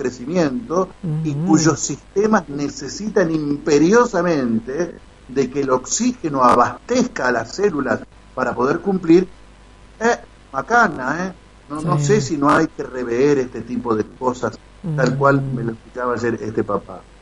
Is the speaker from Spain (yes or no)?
no; Argentina; como los argentinos somos así, Mónica, pendulares y absolutamente exitistas